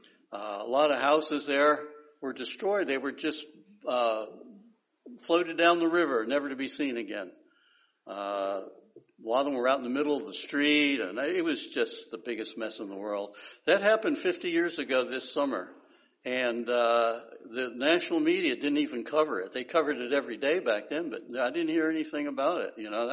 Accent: Pennsylvania, United States; Many years ago, I went back to the town where I grew up in Pennsylvania. The elementary school I had attended had been torn down.

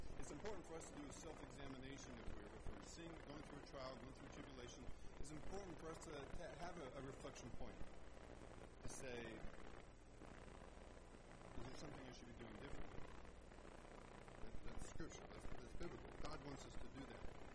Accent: Ohio, United States; Growing up in Ohio, we had Ida Mae Wilson.

